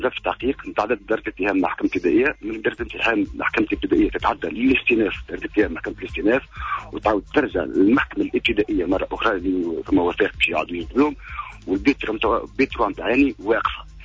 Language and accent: Arabic; Sousse, Sousse Governorate, Tunisia; أنا سيدي من سوسة.